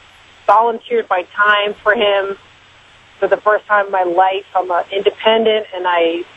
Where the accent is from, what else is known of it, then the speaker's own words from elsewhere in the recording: New York, United States; born there; I'm a New Yorker by birth also. Now I live in Connecticut.